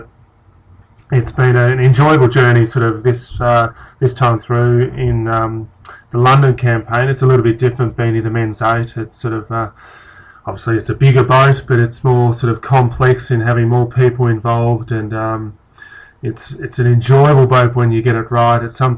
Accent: Melbourne, Victoria, Australia; I'm from Melbourne, Australia

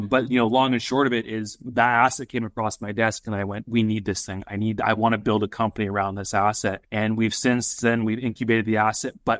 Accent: Canada; accent: Canadian; Well, you mentioned my Canadian accent there, Kevin, so I'll just quickly touch on that. A lot of people actually confuse me for an American when they first hear me talk.

